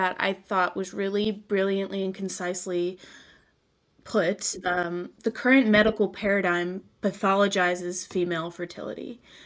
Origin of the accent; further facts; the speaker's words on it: United States; I reflect on my you know, younger teen life and just growing up in America, what that's like.